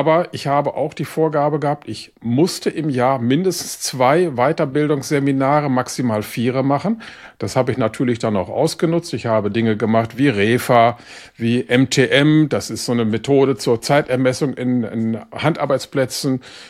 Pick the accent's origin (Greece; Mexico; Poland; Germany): Germany; Gütersloh, North Rhine-Westphalia; Also habe ich natürlich auch zu Hause gewohnt, von Gütersloh nach Bielefeld. Ich bin also in Gütersloh aufgewachsen, das ist ja nun nicht weit.